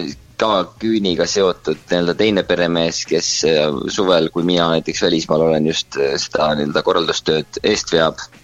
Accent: Võru County, Estonia; see on Treski külas, see on põhimõtteliselt minu koduküla nagu kõrvalkülas

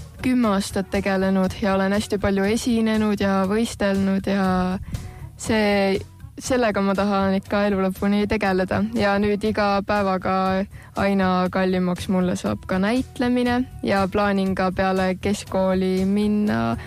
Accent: Rapla, Rapla County, Estonia; Ma olen ka 17-aastane, või sa ütlesid sa 18, ma olen 17 ja ma olen Raplast pärit.

